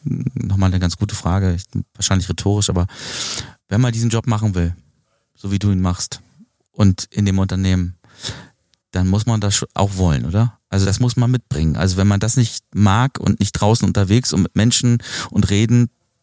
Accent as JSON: {"language": "German", "region": "Hamburg", "country": "Germany", "said": "ich komme aus Hamburg"}